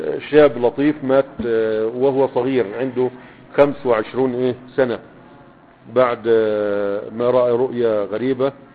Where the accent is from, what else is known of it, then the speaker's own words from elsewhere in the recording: Egypt; لكنه كتاب مشهور عندنا في مصر